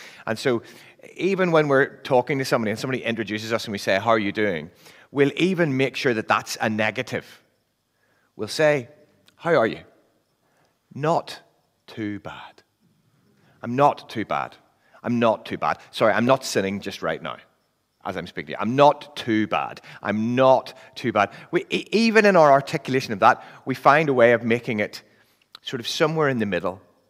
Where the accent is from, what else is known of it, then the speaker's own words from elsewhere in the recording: Northern Ireland, United Kingdom; now in England; I came over to England from Northern Ireland. You've worked out I'm not from England, haven't you? You've worked out. I came over here in 1997